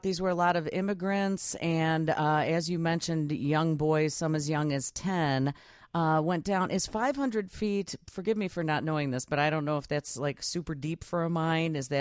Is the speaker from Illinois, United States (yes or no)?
yes; Oak Forest, Illinois, United States; We were both born and bred in Oak Forest, and I was in Brookfield